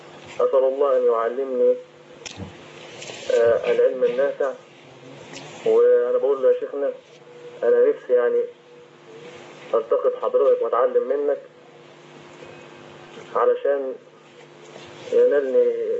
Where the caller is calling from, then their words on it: Aswan, Aswan Governorate, Egypt; أنا بتكلم من أسوان